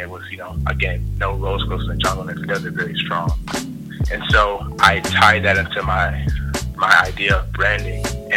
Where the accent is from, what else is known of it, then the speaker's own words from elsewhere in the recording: Indiana, United States; So, of course … I grew up in the Midwest, South in Indiana, on the west side of town.